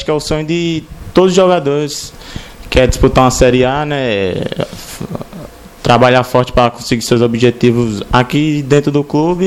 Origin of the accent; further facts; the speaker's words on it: Sergipe, Brazil; Ah, eu sou de Sergipe, sou nordestino mesmo, né?